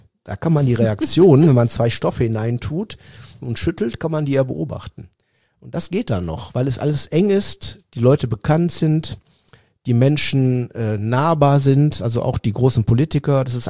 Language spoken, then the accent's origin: German; Trentino-Alto Adige, Italy; Meran hat 30.000, so wie Hahn, wo ich herkomme.